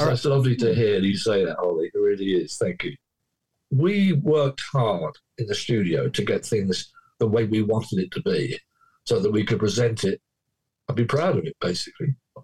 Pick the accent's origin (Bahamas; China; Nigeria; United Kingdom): United Kingdom; England; now in United States; I'm still English. I am a green card permanent resident of the United States and have been since 1984. I love living in America. I really do. I mean, to me, it's home.